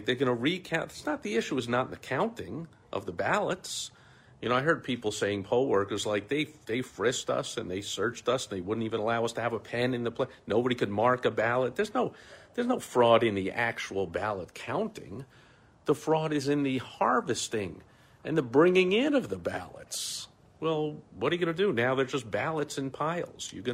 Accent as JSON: {"language": "English", "region": "New York", "country": "United States", "tie": "born or raised there", "said": "See, I grew up in New York following his antics my whole life"}